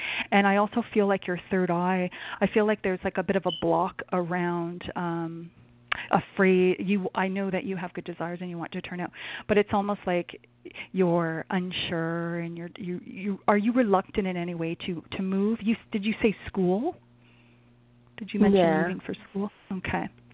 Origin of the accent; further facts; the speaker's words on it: Canada; I am challenged geographically, and I am Canadian